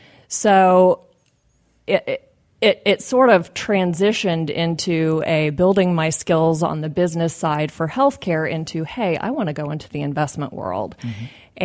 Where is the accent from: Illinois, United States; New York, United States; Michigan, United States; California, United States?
Illinois, United States; Decatur; Well, I grew up in a town in central Illinois called Decatur, very agriculturally oriented, home of Archer Daniels Midland Company, Firestone. So a lot of blue collar, a lot of factory, great place to grow up.